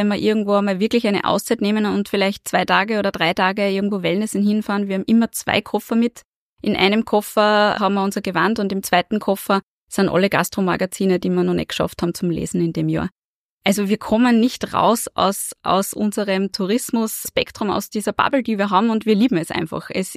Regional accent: Upper Austria, Austria; Wir sind da als Oberösterreicher auch ganz stark unterwegs

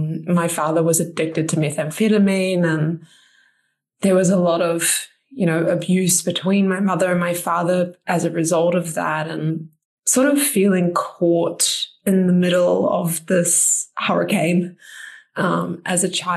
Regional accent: New Zealand; now in New York, United States; I've actually just come back from 3 weeks in my home country, New Zealand, which is where I'm from originally. I've been living in New York for about 7 or so years now.

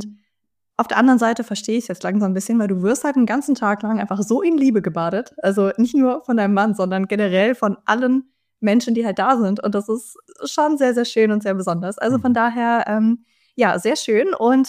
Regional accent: Belarus; ich bin ja aus Belarus

